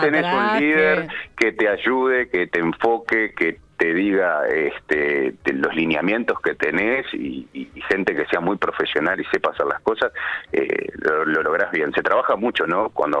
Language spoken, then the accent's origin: Spanish; Minas, Lavalleja, Uruguay; also born or lived in Montevideo; Minas es una ciudad que es muy tranquila, como toda ciudad. Yo le digo mi pueblo, pero como toda ciudad es como Maldonado. Funcionan creo que exactamente igual en todo aspecto, más allá que Maldonado es mucho más grande. Pero sí, estuve 20 años en Montevideo